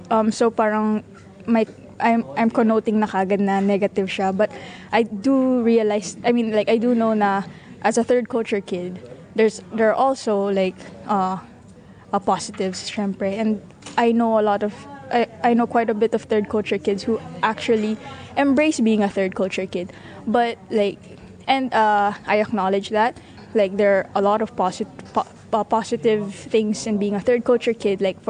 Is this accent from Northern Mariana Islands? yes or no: yes; Northern Mariana Islands; also born or lived in Philippines; they know I'm the island girl, I'm from Saipan.